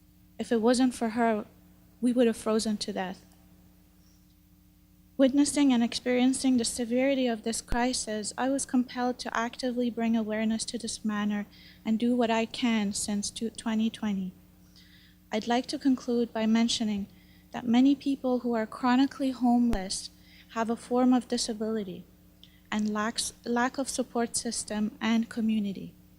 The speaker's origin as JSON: {"language": "English", "country": "Canada", "said": "and I'm a Canadian of Iranian heritage. My family came to Canada 24 years ago"}